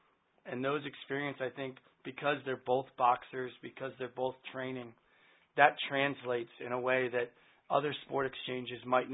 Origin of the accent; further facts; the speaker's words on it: Massachusetts, United States; I'm from Massachusetts.